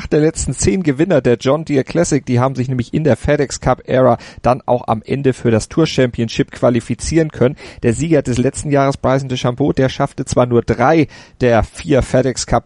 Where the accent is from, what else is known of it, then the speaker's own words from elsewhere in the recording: Northern Germany, Germany; Ich bin ja Norddeutscher, bei uns heißt das Träger.